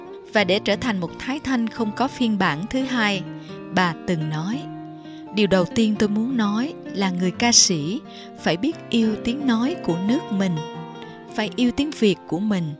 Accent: Hanoi, Vietnam; born there; Đặc biệt tôi sinh ra ở Hà Nội, thì khi đọc đến hai chữ Hà Nội, tôi cảm thấy một tình yêu mến vô bờ.

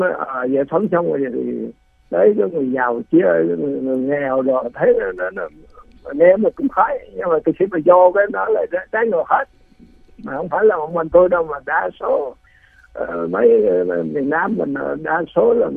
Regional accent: Phú Yên, Vietnam; ở quê tôi ở Phú Yên mà đang ở Bình Phú mà ở quê tôi là nhà quê

